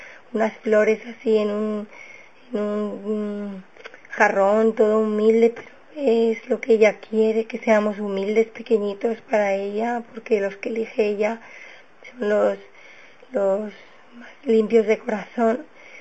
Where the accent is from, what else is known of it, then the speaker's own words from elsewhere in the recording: Spain; fijaros en mi país como estamos, en España